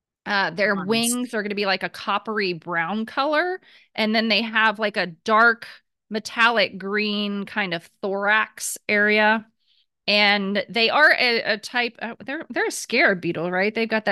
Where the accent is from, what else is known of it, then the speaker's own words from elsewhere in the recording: Ohio, United States; I grew up in Ohio, and we have Japanese beetles there.